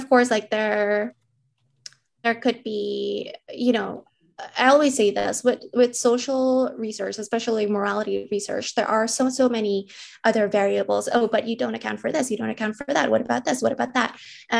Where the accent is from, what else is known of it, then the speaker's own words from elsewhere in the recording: Jakarta, Indonesia; English is a second language; So I grew up in Indonesia, in Jakarta, when I was, what, like 9 or 10